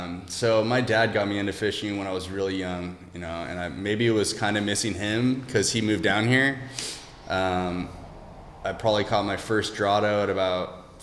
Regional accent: San Diego, California, United States; I grew up in San Diego, Southern California. I lived in the suburbs, lived the normal life.

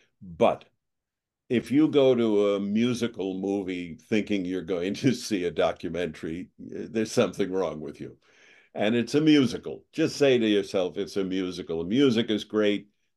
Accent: United States; It doesn't concern me. I'm an American, and I try to stay out of other people's business.

